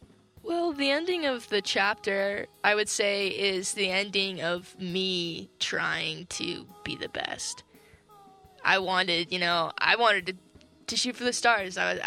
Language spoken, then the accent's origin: English; Salt Lake City, Utah, United States; I'm a musician from Salt Lake City